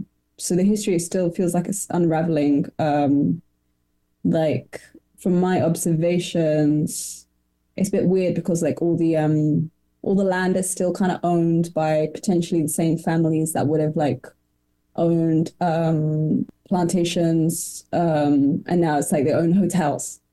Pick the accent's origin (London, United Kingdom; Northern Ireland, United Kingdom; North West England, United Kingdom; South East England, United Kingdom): London, United Kingdom; I've grown up in London. I'm from London, but like none of my family is like originally from London.